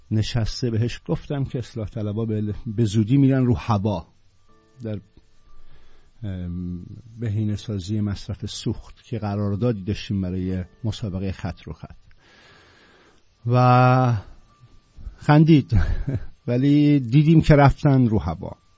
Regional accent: Iran; moved away as an adult; من سال 84 از ایران، 83 گفتم ببخشید، من سال 84 از ایران اومدم بیرون

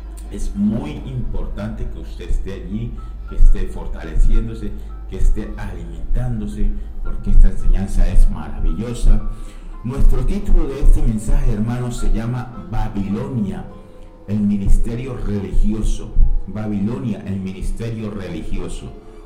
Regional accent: Colombia; accent: Colombian; now in Lanzarote, Spain; por mi acento y por mi tono de voz se darán cuenta que soy colombiano, colombiano residente en España.

